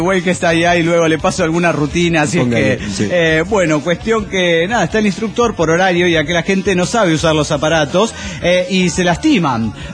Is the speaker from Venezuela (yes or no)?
yes; Caracas, Capital District, Venezuela; de Caracas, Venezuela.